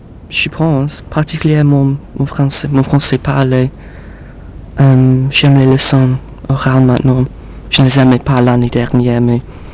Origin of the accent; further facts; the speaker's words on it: Liverpool, North West England, United Kingdom; French is a second language; parce que je suis ici et ça, c'est chez moi, à Liverpool.